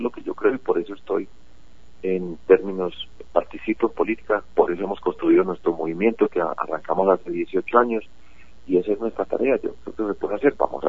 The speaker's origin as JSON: {"language": "Spanish", "region": "Antioquia", "country": "Colombia", "said": "y para tantas partes de nuestro territorio, en particular mi tierra, Antioquia."}